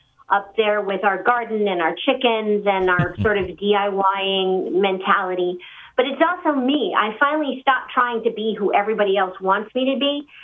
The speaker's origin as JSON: {"language": "English", "town": "Los Angeles", "region": "California", "country": "United States", "tie": "born or raised there", "said": "But I grew up in the suburbs. I grew up in Los Angeles. You know, I was a valley girl, really."}